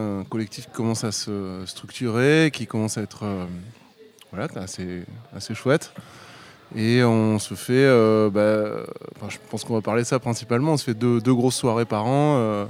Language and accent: French; Montpellier, Occitanie, France; Moi, je suis de Montpellier.